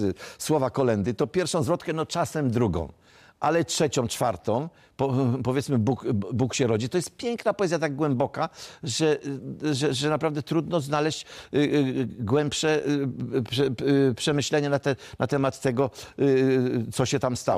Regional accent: Włocławek, Kuyavian-Pomeranian Voivodeship, Poland; bo ja pochodzę z Włocławka

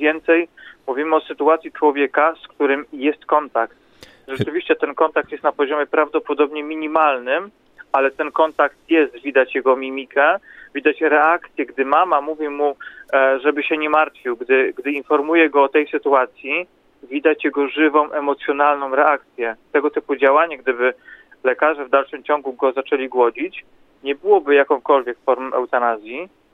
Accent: Łódź, Łódź Voivodeship, Poland; w Łodzi, na terenie której mieszkam od urodzenia

